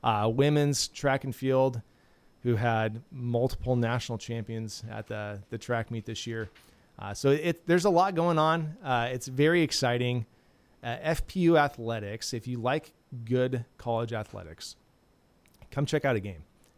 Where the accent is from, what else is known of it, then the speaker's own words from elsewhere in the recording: Nebraska, United States; I grew up in Nebraska, where we have corn and football, and so I'm well aware of that.